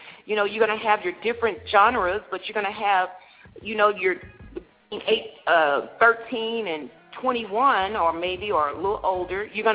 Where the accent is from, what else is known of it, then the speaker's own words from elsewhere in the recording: Texas, United States; Now, Cornbread, you know I'm from Texas. You just can't have cornbread.